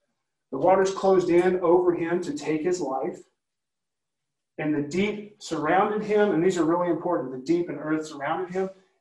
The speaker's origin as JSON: {"language": "English", "region": "New York", "country": "United States", "accent": "New York", "said": "But, yeah, I'll leave my New York accent."}